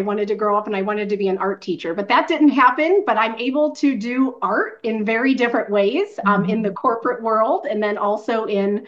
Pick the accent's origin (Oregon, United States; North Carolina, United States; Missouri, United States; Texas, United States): Missouri, United States; Ferguson; And so I grew up in North County. I grew up in Ferguson, born and raised, and then moved out to St. Charles County for, gosh, my high school time.